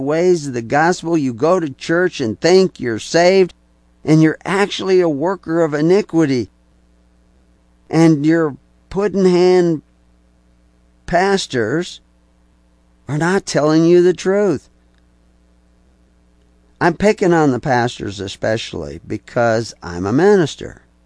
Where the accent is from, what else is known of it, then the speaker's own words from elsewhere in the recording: the South, United States; born there; I don't want to give my bad people always southern accents, but I was born in the South, so what can I do?